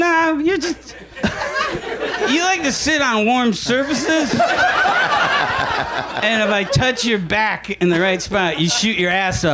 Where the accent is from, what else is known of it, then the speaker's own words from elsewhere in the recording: Syracuse, New York, United States; I grew up in Syracuse.